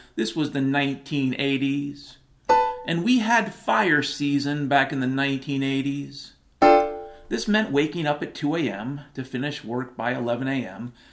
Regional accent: Pacific Northwest, United States; I grew up in the Pacific Northwest. We had beautiful blue skies.

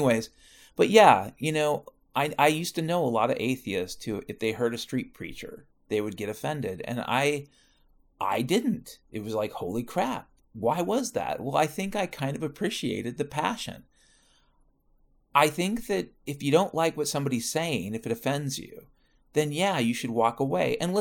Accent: Washington, United States; and I grew up in Washington State

